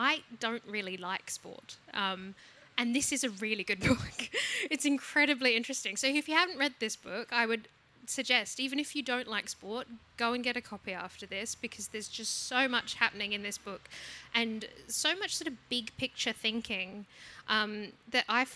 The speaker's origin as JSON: {"language": "English", "town": "Adelaide", "region": "South Australia", "country": "Australia", "said": "I'm from Adelaide."}